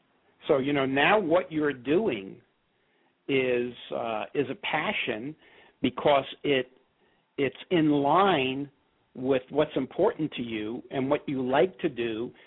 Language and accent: English; New York, United States; And again, I'm a New Yorker, right? by nature, more pushy and aggressive.